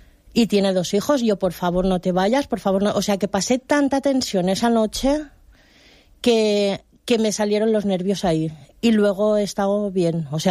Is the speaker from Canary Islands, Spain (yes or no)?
no; Altea, Valencian Community, Spain; now in Catarroja, Spain; yo soy de aquí, yo soy nacida en Altea. Entonces me subieron a UPDET, que mi madre vive en UPDET, y llevamos en UPDET desde el día 2 de noviembre.